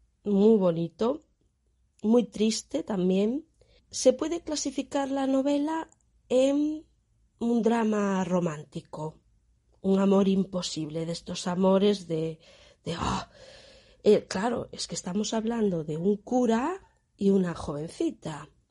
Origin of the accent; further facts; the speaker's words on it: Galicia, Spain; los irlandeses deben de ser algo así como somos los gallegos, de colonizar el mundo